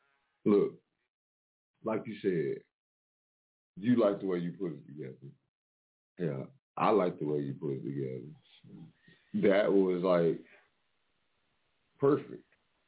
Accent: Mineola, Texas, United States; I'm from Texas, but I'm from a little small town called Mineola. You know what I'm saying? Deep in East Texas.

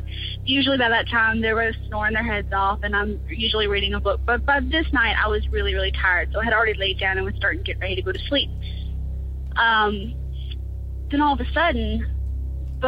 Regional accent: Louisiana, United States; Hi, Tony. … I'm from North Louisiana.

